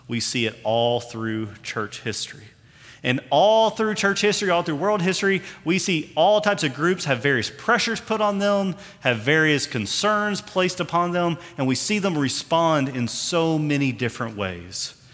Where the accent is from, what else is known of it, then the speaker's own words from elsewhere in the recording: Kentucky, United States; when I grew up in Kentucky, I was always taught that God ordained the King James Version from on high